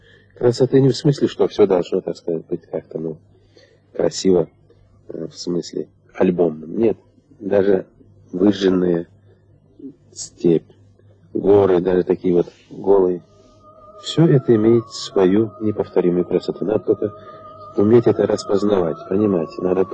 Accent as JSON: {"language": "Russian", "town": "Sheker", "region": "Talas Region", "country": "Kyrgyzstan", "tie": "born or raised there", "said": "Ибо я родился и вырос в Аиле, в Шекере. Это горный Аил."}